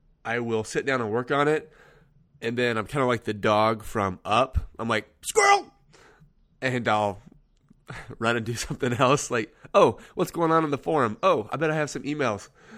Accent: Kansas, United States; like I said, I'm from Kansas, and... I recently moved from the city. I'm a suburban kid, and we recently moved out into the country.

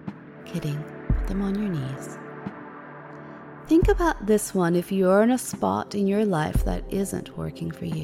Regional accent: United States; I'm American, and we're all about, cheese.

